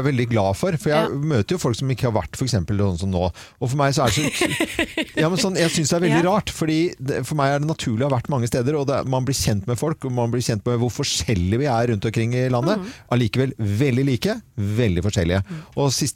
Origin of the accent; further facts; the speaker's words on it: Voss, Vestland, Norway; Men jeg er jo fra Voss, og det er Vangsvatnet.